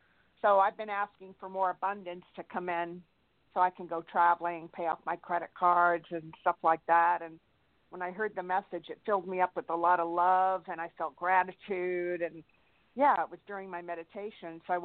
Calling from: California, United States; I'm in California.

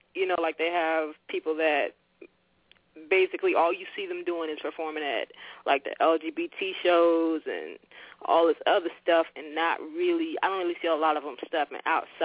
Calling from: South Carolina, United States; I'm calling from South Carolina.

